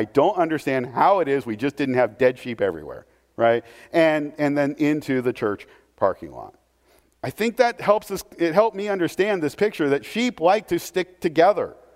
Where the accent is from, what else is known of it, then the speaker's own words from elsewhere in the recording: Portland, Oregon, United States; In fact, most of you know, I grew up in Portland.